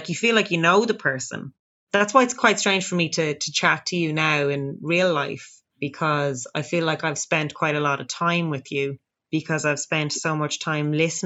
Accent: Dublin, Leinster, Ireland; accent: Dublin; And I always sing them in a Dublin accent and really like confuse everyone.

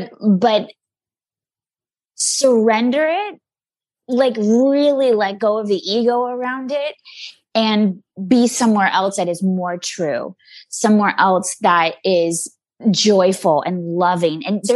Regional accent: the South, United States; Definitely when I was younger, especially growing up in the South, I was really shamed by some of the men in my life

